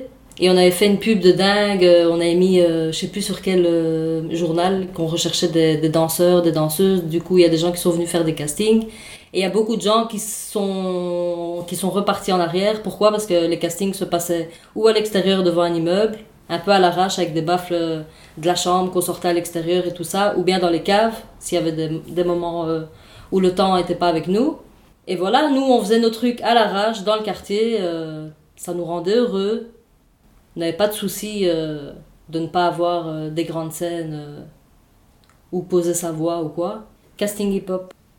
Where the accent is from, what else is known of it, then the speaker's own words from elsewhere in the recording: Brussels, Belgium; j'ai grandi à Bruxelles, dans les quartiers nord, à la cité modèle comme Célia. C'est à La Keune, du côté de La Keune.